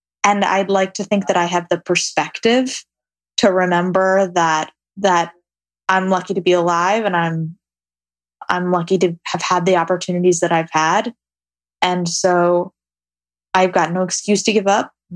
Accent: New York City, New York, United States; I'm a city girl. I grew up in New York City.

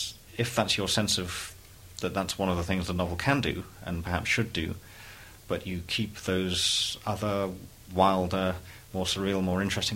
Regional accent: United Kingdom; I'm as British as they come. You know, I'm British through several generations. I only speak the one language

